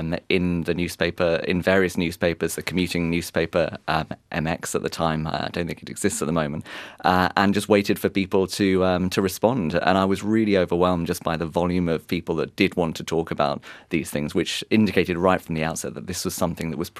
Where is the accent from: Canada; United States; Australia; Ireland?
Australia; Canberra, Australian Capital Territory; now in Sydney, Australia; when I arrived in Sydney, I thought, I'm from Canberra, I can't cycle.